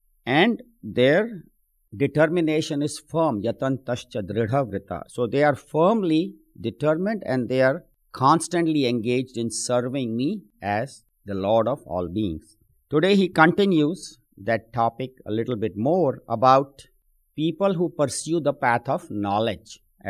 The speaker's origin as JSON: {"language": "English", "town": "Mumbai", "region": "Maharashtra", "country": "India", "tie": "born or raised there", "said": "I remember I grew up in Bombay"}